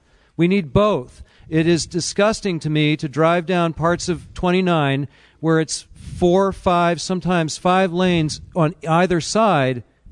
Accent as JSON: {"language": "English", "region": "Virginia", "country": "United States", "tie": "born there", "said": "I was born in 1966 in Martha Jefferson Hospital"}